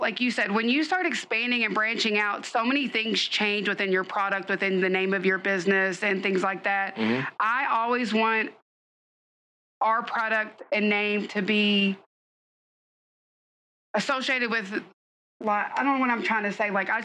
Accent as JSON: {"language": "English", "town": "Valley Station", "region": "Kentucky", "country": "United States", "said": "I'm from the Valley. I'm from Valley Station, you know, so I am at heart"}